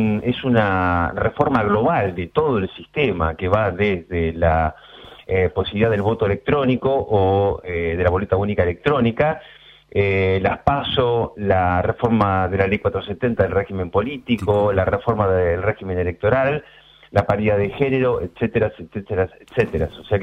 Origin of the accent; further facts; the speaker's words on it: Argentina; como buenos argentinos que nos conocemos